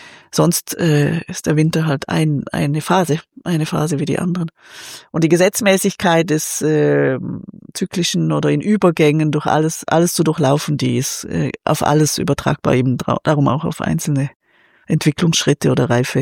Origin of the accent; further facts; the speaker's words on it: Liechtenstein; Also die Prägung war katholisch und so Kirche. Ich bin in Liechtenstein aufgewachsen, aber war viel draußen.